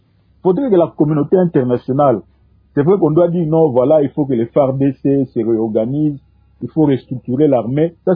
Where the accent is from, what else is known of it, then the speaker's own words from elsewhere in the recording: DR Congo; Aujourd'hui, moi en tant que Congolais, ça m'énerve que chaque fois